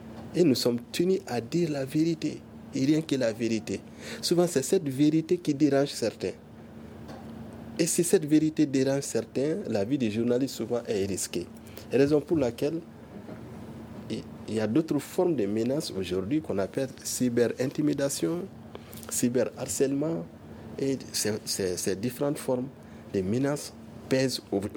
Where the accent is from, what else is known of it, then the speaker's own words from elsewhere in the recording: Mali; nous sommes aussi des Maliens, nous mesurons la situation et nous nous conformons également au contexte.